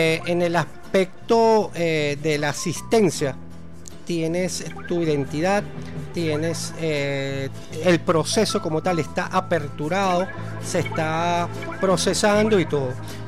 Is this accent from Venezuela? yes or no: yes; Venezuela; Aquí nosotros los venezolanos somos muy generosos